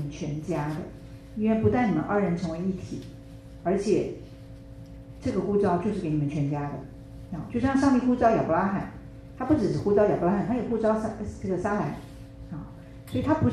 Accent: Taiwan; moved away; 我们家到台湾之后，即使我是台湾出生长大，但是太久离开太久

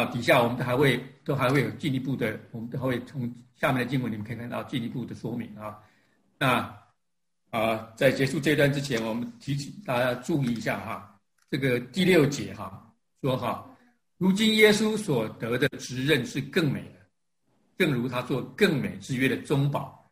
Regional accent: China; 我们中国人有一句话叫做"如影随形"

